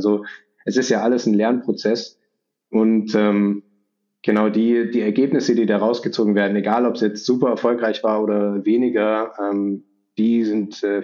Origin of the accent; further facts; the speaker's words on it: Tettnang, Baden-Württemberg, Germany; Genau, Tettnang ist Baden-Württemberg noch und Lindau liegt ja schon in Bayern